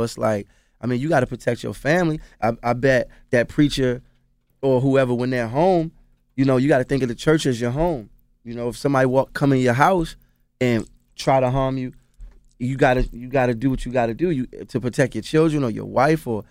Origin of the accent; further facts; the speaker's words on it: Baltimore, Maryland, United States; I'm from Baltimore, he from Charleston. Like, we from places where we've seen extreme turmoil.